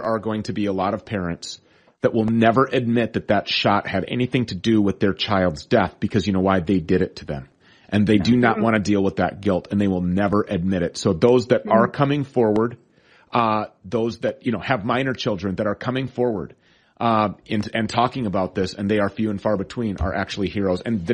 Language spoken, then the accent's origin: English; Minnesota, United States; right here in my home state of Minnesota, all the hemp is sourced here